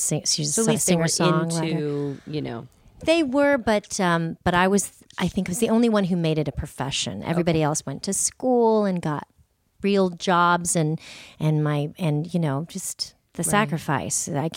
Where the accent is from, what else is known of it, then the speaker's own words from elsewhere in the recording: San Diego, California, United States; also born or lived in Portsmouth, Virginia; So I grew up in San Diego.